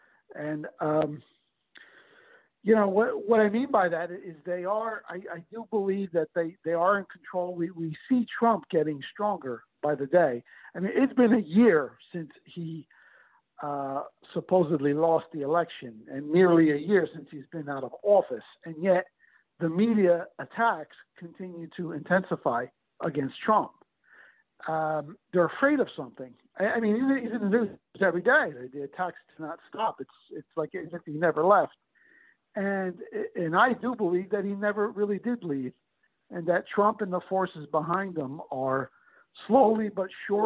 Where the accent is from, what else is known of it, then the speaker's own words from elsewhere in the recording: New Jersey, United States; And here in New Jersey, my home state, and this is really astonishing